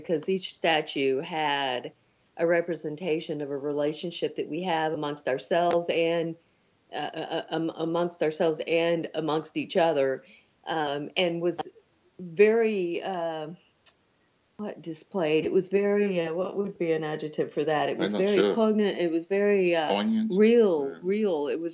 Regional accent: United States; Well, it's just, you know, growing up in America, it's like, you think, I think that they think everybody's circumcised

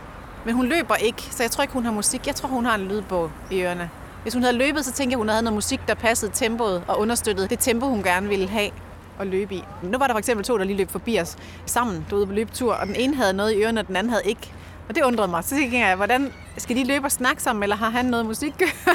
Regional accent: Aarhus, Central Denmark Region, Denmark; Som gammel aarhusianer, så savner jeg jo toghornet i Aarhus for eksempel.

